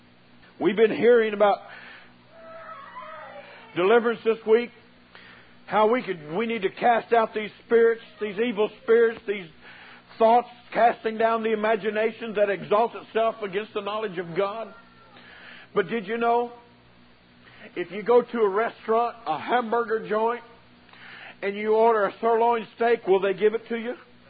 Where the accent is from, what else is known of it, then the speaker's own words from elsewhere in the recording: San Antonio, Texas, United States; You know, I'm from San Antonio, Texas.